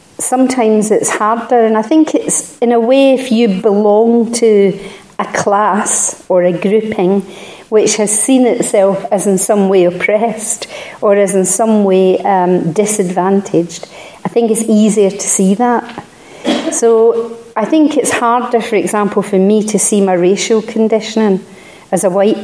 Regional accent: Scotland, United Kingdom; I'm Scottish. And I'm kind of Irish-Scottish, actually, so it's a double whammy.

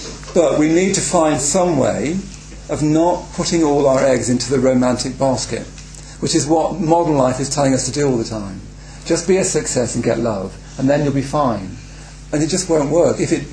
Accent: West Midlands, United Kingdom; I come from Warwickshire, and I have a very large family

